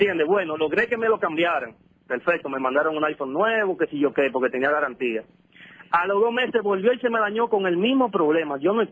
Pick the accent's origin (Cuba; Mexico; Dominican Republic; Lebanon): Dominican Republic; ya usted sabe, como dominicano, y hasta en español me salió un par de malas palabras